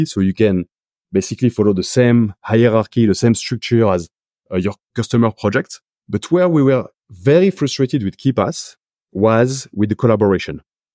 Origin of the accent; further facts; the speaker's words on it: France; accent: French; English is a second language; Because I'm French, probably figured it out from my accent.